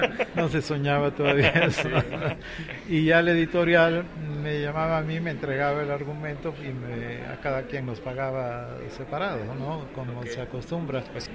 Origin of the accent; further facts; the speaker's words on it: Tabasco, Mexico; yo soy costeño, soy de Tabasco, sí.